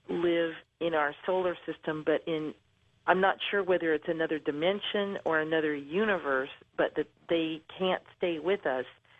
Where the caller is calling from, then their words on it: Alameda, California, United States; from Alameda, California.